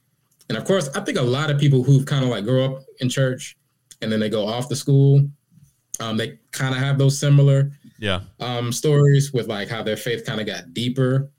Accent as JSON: {"language": "English", "town": "Charlotte", "region": "North Carolina", "country": "United States", "tie": "born or raised there", "said": "In Charlotte, North Carolina. Born to … I was raised on Ottawa Road. If you're in the Charlotte area, if you're in Charlotte, if you're familiar with that, I believe it's the Ashley Apartments."}